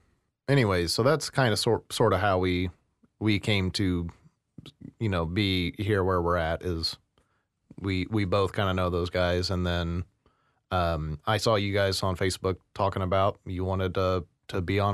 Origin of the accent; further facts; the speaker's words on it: Indiana, United States; I'm from Central Indiana.